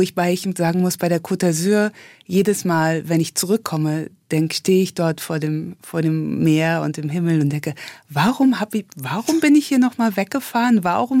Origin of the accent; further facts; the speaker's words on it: Hesse, Germany; moved away as an adult; also born or lived in London; now in Munich, Germany; München ist erst so langsam entstanden, weil ich bin ja keine Bayerin, ich komme aus Hessen.